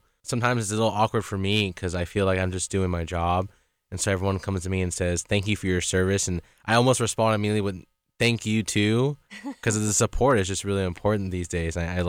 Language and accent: English; Orlando, Florida, United States; I was originally from Orlando, Florida, and I went to a music school, an art school